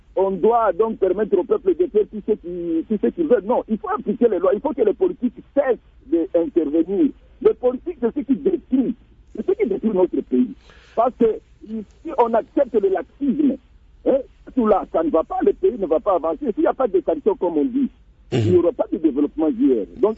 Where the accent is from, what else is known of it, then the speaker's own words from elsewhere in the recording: Goma, North Kivu, DR Congo; now in Bunia, DR Congo; Je suis à Bounia. Je suis de Goma, vous le savez. Pour le moment, je suis à Bounia.